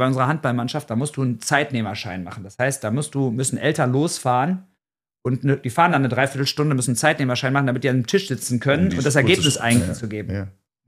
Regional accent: North Rhine-Westphalia, Germany; ich komme aus dem Ruhrgebiet

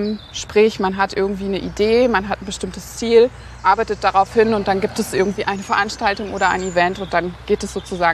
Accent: North Rhine-Westphalia, Germany; ich bin aus Nordrhein-Westfalen

